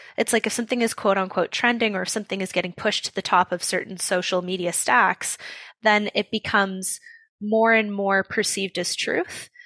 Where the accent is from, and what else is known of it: Oakville, Ontario, Canada; born or raised there